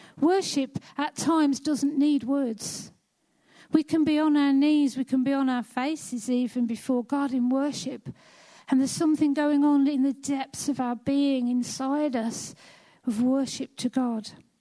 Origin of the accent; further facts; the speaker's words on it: United Kingdom; that doesn't get us off the hook just because we're British.